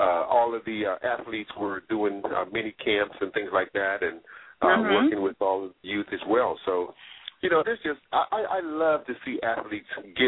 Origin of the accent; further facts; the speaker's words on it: Washington, District of Columbia, United States; I'm originally from Washington, D.C., and my junior high school was right next door to DET when they first got started.